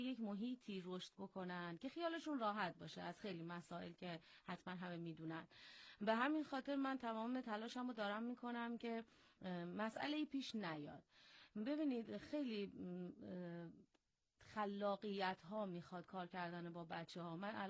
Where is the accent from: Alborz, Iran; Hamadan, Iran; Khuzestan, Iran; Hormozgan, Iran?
Khuzestan, Iran; Dezful; عمده فعالیت که توی خود شهر خودمون دسفوله